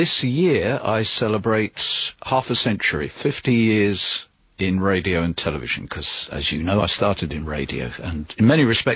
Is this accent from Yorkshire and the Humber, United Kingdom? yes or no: no; East of England, United Kingdom; when I was growing up in Essex in the 1960s, my parents, who were both teachers